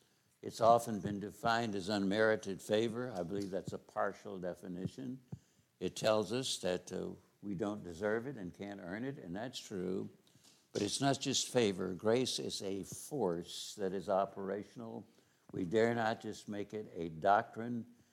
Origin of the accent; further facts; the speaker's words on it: Boise, Idaho, United States; Once again, we're just bumpkins from Boise.